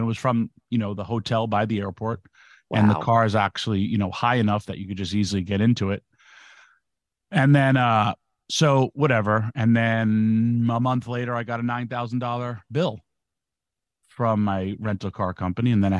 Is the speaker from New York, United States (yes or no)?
yes; New York, United States; If it's bags or whatever, I'm from New York. I'm not a trustworthy person.